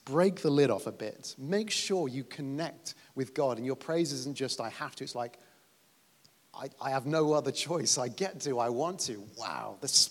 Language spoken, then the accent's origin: English; England, United Kingdom; Now, this is the hardest one for me as an English introvert.